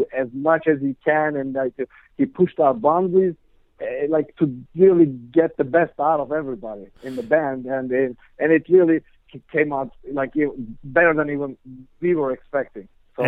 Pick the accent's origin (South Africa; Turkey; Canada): Turkey; Istanbul; now in New Jersey, United States; I'm originally from Istanbul, Turkey.